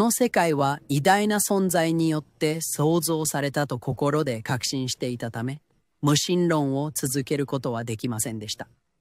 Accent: Toronto, Ontario, Canada; 私はトロントで生まれ育ちましたが、家族はインドの背景を持っています。私の人生はカナダの文化と家庭におけるインドの文化が混ざり合っていました。

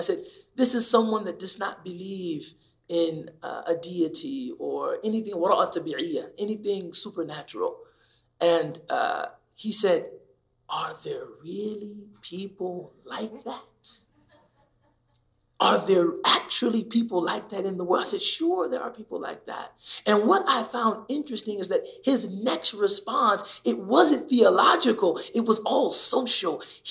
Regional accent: United States; Yes, I'm from America.

